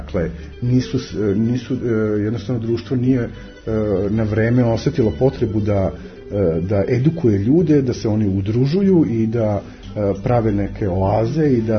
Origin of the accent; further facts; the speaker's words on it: Loznica, Šumadija and Western Serbia, Serbia; born there; also born or lived in Belgrade; now in Novi Sad, Serbia; Ja sam rođen u Loznici, živeo sam u Beogradu, tamo sam studirao istoriju umetnosti, a tu sam došao oko 90. godine.